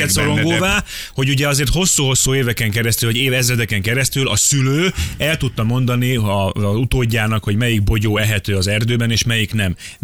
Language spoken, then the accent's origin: Hungarian; Gyomaendrőd, Békés, Hungary; ugye kérdezzetek, én ott nőttem föl.